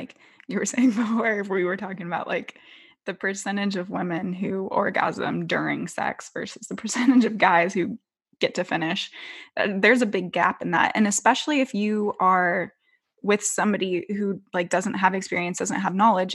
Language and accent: English; California, United States; So I'm from California. We have a more robust sex ed program than people in Texas.